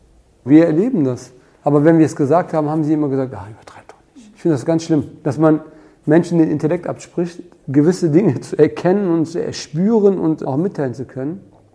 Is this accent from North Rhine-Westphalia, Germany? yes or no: yes; Cologne, North Rhine-Westphalia, Germany; Ich bin in Köln-Porz geboren. Meine Eltern haben eigentlich schon in Flittert gelebt, Köln-Flittert. Und da damals das Porzer Krankenhaus das einzige Krankenhaus war mit Kinderklinik, sind sie nach Porz und da bin ich zur Welt gekommen, aber dann auch direkt nach Flittert gezogen.